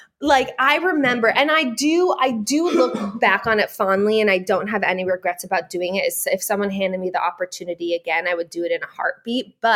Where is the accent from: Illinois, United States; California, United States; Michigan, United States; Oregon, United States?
California, United States; Los Angeles; So a lot of people think that I grew up in Laguna Beach or Orange County, but I actually grew up in like the heart of Los Angeles.